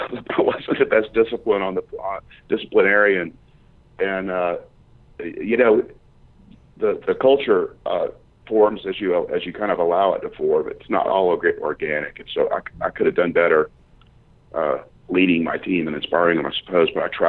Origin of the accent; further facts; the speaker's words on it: Atlanta, Georgia, United States; Suburbs of Atlanta.